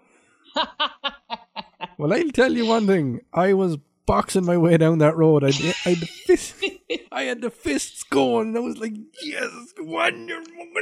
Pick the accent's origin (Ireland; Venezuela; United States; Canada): Ireland; and you're just kind of like, Jesus, I love being fucking Irish.